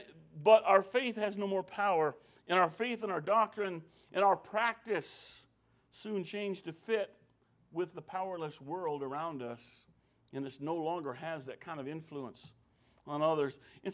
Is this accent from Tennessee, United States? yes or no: yes; Tennessee, United States; you go up in the mountains, we're from Tennessee, and you go around these hollers and these mountains